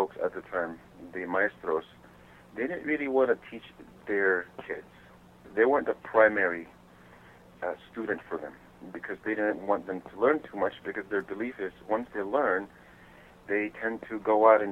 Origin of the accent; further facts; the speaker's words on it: Philippines; born there; I was born in the Philippines. Mm-hmm. August 1562.